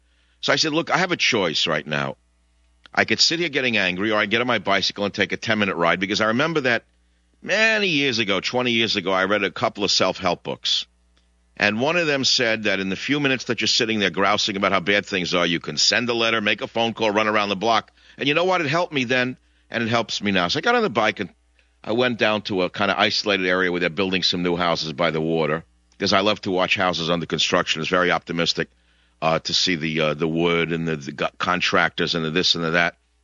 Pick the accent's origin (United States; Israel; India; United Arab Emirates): United States; New York City, New York; I said, David, I grew up in New York City, and I had to learn how to swim with all kinds of fish.